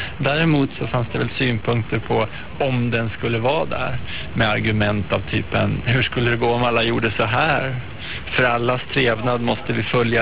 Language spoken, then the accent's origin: Swedish; Västmanland County, Sweden; Jag kommer från Västmanland